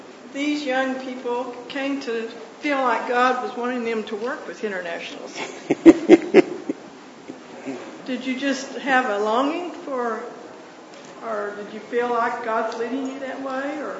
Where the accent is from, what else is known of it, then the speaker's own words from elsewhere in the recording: Texas, United States; I'm from Texas. And I'm the black sheep of the family because our daddy was a minister.